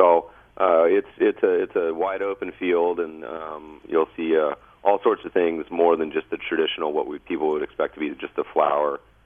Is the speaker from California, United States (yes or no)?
no; Colorado, United States; I grew up, I was born in Colorado and still have a lot of family there.